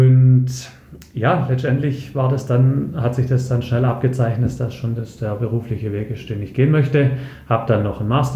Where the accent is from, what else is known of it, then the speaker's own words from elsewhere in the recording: Herrenberg, Baden-Württemberg, Germany; ich habe eigentlich mein ganzes Leben in Herrenberg, beziehungsweise im schönsten Teilort Herrenbergs, nämlich in Abstedt, verbracht. Mit kleinen Unterbrechungen. Ich war zwischendrin mal während der Schulzeit 2 Jahre in Amerika und beruflich dann auch mal 3,5 Jahre im schönen Allgäu